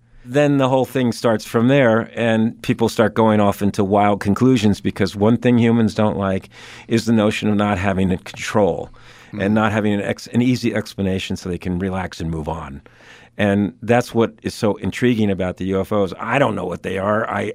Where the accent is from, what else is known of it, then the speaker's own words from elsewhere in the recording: New York, United States; I'm a New Yorker. I'm camping up at 8,000 feet.